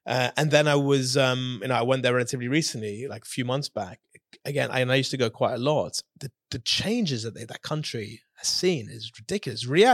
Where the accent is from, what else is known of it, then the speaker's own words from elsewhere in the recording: Leeds, Yorkshire and the Humber, United Kingdom; I'm just from Leeds.